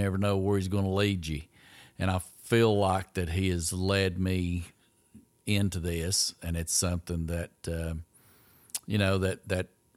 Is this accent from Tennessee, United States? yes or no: yes; Gray, Tennessee, United States; Been here my whole life. I was born in around Gray and have lived there my entire life and love this area, love the people.